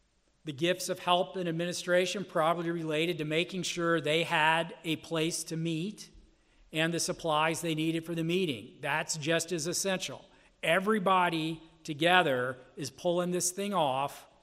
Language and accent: English; Bible Belt, United States; I grew up in the Bible Belt